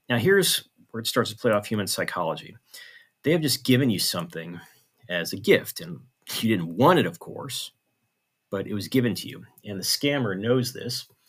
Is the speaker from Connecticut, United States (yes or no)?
no; Houston, Texas, United States; I'd say, well, I'm American. Oh, America, America. I love America. Land of the free, home of the brave, stuff like that. And they would go on and question even further. So where are you from in America? And of course, I would say Houston, Texas.